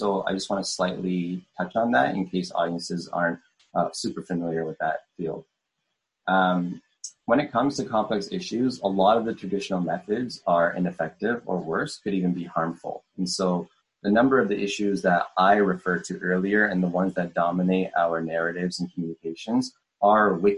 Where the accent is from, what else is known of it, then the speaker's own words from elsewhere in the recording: Canada; and as a second generation Canadian, I always had this kind of multi-perspective lens